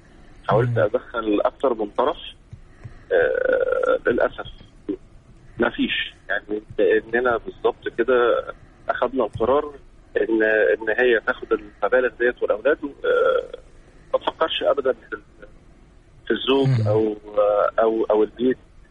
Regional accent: Egypt; also born or lived in United Arab Emirates; وأنا مصري مولود في الإمارات من 10 سنين.

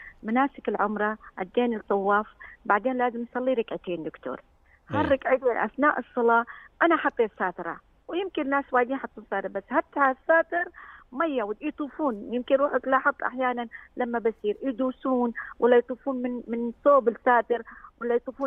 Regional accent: Abu Dhabi, United Arab Emirates; هي نحن من أبو ظبي ومطار أبو ظبي،

